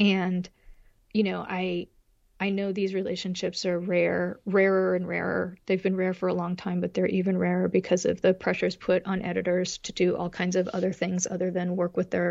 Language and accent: English; Chicago, Illinois, United States; born there; also born or lived in Arizona / New Jersey / Massachusetts; All right, so I was born in Chicago. My parents were in grad school, and so then we followed my dad to his first little teaching gigs. So we moved to Arizona, and then we moved to New Jersey, and then we ended up in Western Massachus